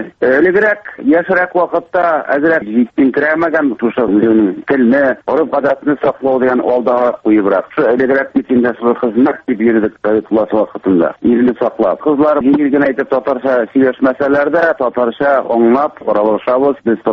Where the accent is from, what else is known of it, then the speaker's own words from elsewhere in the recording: Bashkortostan, Russia; now in Primorsky Krai, Russia; Мин Башкортстан Республикасының Сәлетамак районыннан, Кымыскалы авылыннан туып-үскән